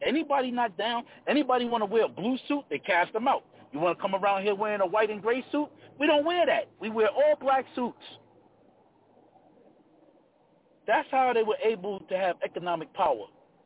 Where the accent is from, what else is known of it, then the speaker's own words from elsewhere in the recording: Brooklyn, New York, United States; I grew up in Brooklyn, right, in Crown Heights. The Hasidic Jewish community is. I grew up in a Hasidic Jewish community. I'm Jamaican. I'm Jamaican. My family is all Jamaican.